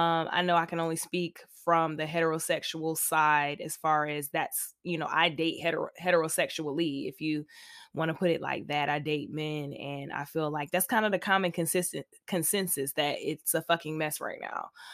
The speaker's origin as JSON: {"language": "English", "region": "the South", "country": "United States", "said": "And listen, I'm from the South. So in the South, things are a lot more Bonnie and Clyde, at least for me."}